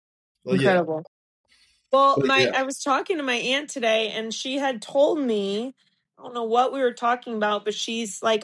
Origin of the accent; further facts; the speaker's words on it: Fishers, Indiana, United States; So I'm originally from Indiana.